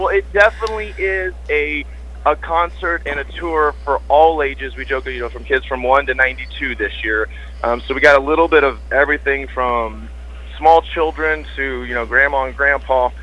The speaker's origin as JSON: {"language": "English", "region": "Illinois", "country": "United States", "tie": "born or raised there", "said": "When I was 16 years old, my dad was the music minister at the church we grew up there in Illinois."}